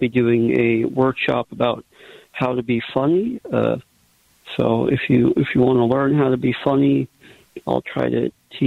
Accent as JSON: {"language": "English", "town": "St. Cloud", "region": "Minnesota", "country": "United States", "moved": "yes", "said": "It's as a person of color from St. Cloud who moved away from St. Cloud"}